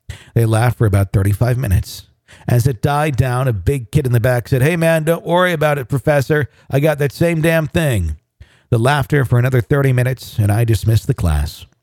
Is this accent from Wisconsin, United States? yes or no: yes; Wisconsin, United States; I grew up in Wisconsin, which is like, it's a state animal.